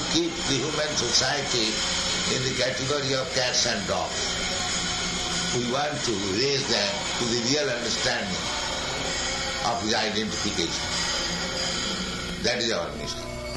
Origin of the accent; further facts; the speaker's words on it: India; I am Indian, poor Indian.